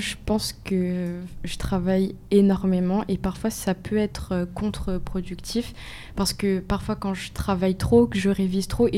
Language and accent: French; Mayotte; Moi, je suis née à Mayotte et jusqu'à la seconde, j'ai fait ma scolarité là-bas.